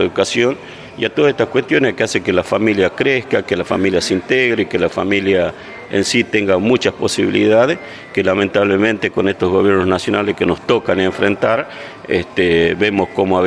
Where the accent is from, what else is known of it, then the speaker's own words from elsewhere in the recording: Argentina; lo que uno siente como argentino de este presidente.